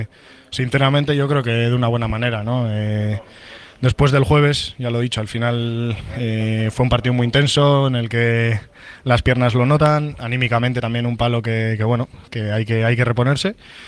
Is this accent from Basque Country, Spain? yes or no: yes; Bilbao, Basque Country, Spain; somos de Bilbao, así que hasta el último minuto de la eliminatoria no estamos fuera